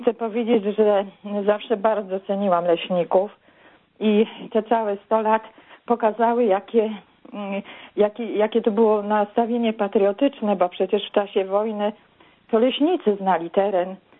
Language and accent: Polish; Bydgoszcz, Kuyavian-Pomeranian Voivodeship, Poland; Ja jestem z Bydgoszczy, a moje dzieciństwo spędzałam i wczesną młodość w Borach Tucholskich, w Tleniu i w okolicach.